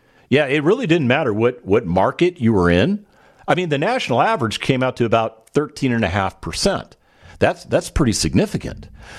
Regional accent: Las Vegas, Nevada, United States; because believe it or not … grew up in Las Vegas. That's where I was born and raised. And what I saw growing up in Nevada was a bunch of Californians moving into Southern Nevada

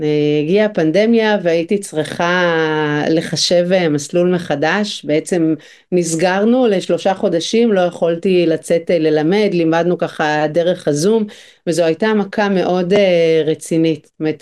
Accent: Northern District, Israel; now in Barcelona, Spain; אני בת קיבוץ, אני מקיבוץ רמת הכובש, ואומרים שאפשר להוציא את … מהקיבוץ, אבל אי אפשר להוציא את הקיבוץ

